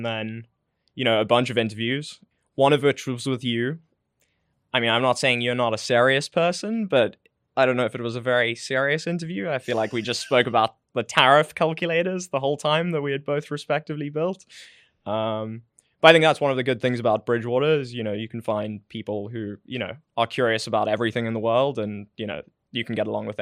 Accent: South Africa; moved away as an adult; now in New York, United States; Yeah. I grew up in South Africa, but I've been working in New York for the last few years.

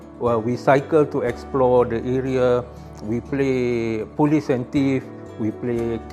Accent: Singapore; The experience that helped me connect to Singapore, I would say is actually interaction.

